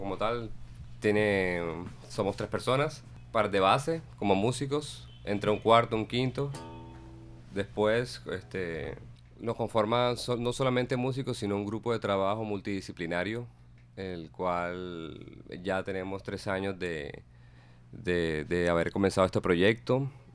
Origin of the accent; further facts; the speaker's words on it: Barranquilla, Atlántico, Colombia; Lo que somos barranquilleros, lo divertidos, lo alegres que somos